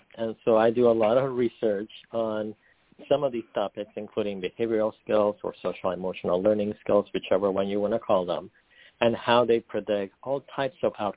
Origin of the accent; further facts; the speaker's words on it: Mexico; now in United States; Well, I'm originally from Mexico, but yes, I've always been Iowa-based in terms of my work.